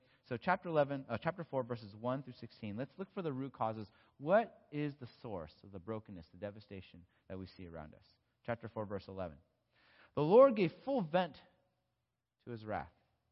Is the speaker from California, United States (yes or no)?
yes; California, United States; And I go, you know I'm from California, right?